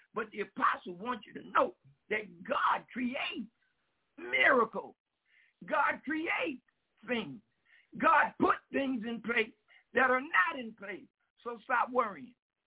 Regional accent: New York, United States; I grew up in New York as a young man.

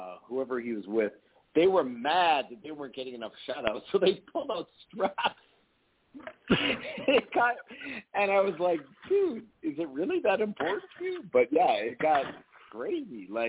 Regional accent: Canada; But I was from Canada

